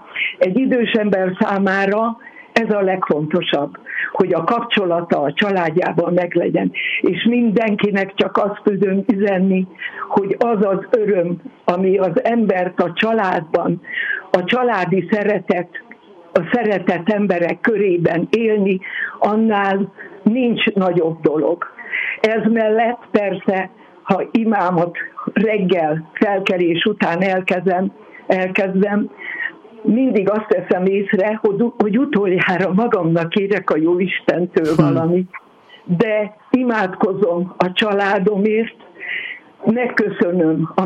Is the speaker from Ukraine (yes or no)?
yes; Zakarpattia Oblast, Ukraine; now in Hungary; hogy valljam, kárpátaljai vagyok.